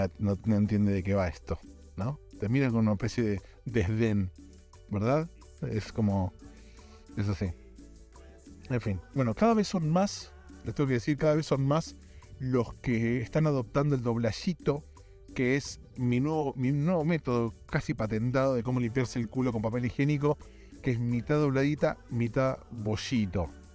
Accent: Argentina; como somos de Argentina

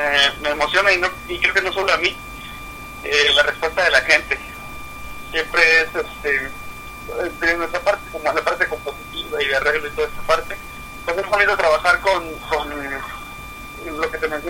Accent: Chiapas, Mexico; now in Xalapa, Mexico; Yo soy de Chiapas

